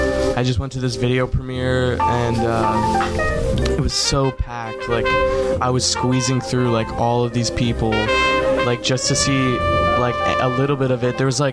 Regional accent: Pittsburgh, Pennsylvania, United States; born there; I'm actually, I was born in Pittsburgh. Shout out to Pittsburgh, Pennsylvania, home of the Pirates.

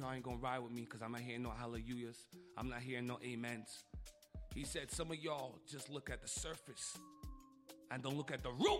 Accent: Montreal, Quebec, Canada; I'm from Cote de Neige. I come from nothing.

